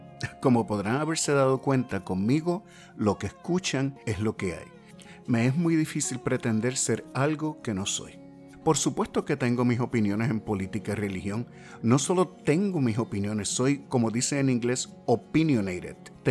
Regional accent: Puerto Rico; Yo soy nacido y criado en Puerto Rico y estoy completamente al tanto de que hay palabras en Puerto Rico que no son, entre comillas, malas

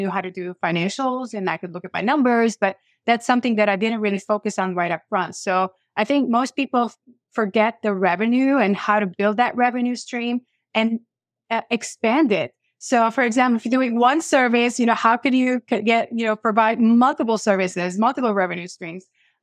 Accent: Lebanon; So I was born and raised in Lebanon and during really, you know, heavy wartime.

